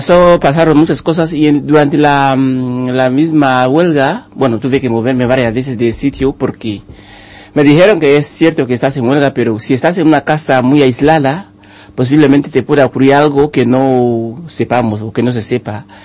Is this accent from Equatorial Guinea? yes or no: yes; Equatorial Guinea; moved away; yo no salí de Guinea porque yo especialmente viera mi libro, mi vida en peligro de una manera particular, porque yo creo que ya lo estaba. La razón por la cual me vine es porque había cosas que había que aclarar